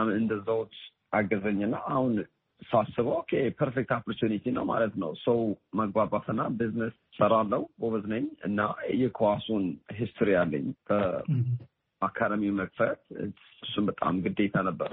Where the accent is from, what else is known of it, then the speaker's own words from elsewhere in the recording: Addis Ababa, Ethiopia; also born or lived in Arba Minch; now in United States; ያደኩት የተወለድኩት ቦታው አርባ ምንጭ ነው። ከአርባ ምንጭ ወደ አዲስ አበባ 7 ወይ 6 ወደዛ መጠንና ከአዲስ አበባ እዛ ነው በቃ ያደግኩት። ብዙ ትምህርት ቤት የሄድኩት እዛ አካባቢ ነው። እና … ከአዲስ አበባ እና ከአርባ ምንጭ።